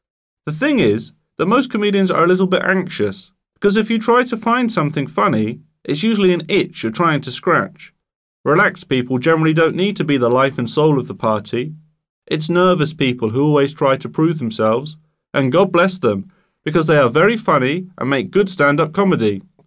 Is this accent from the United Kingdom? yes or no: yes; England, United Kingdom; I'm quite a regional comedian, in as much as being English. I tend to work best in England.